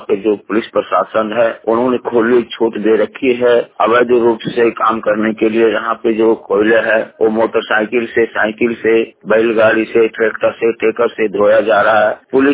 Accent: Jharkhand, India; ग्राम post बाकी थाना जनवा, जिला गिरिडीह, झारखंड का रहने वाला हूँ।

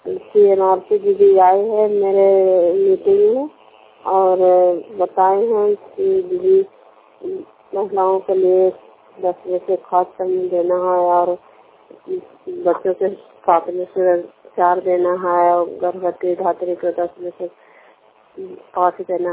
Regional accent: Bihar, India; मैं बद्रावाद ग्राम के रहने वाली हूँ, थाना कांगड़सरा जिला नालंदा के रहने वाली हूँ

